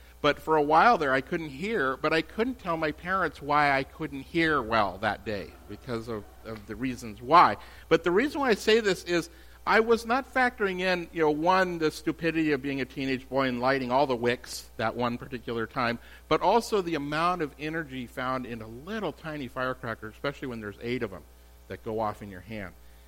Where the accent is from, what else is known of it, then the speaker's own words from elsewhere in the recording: California, United States; when I was a little kid, we grew up in the Bay Area. My whole family still lives up there.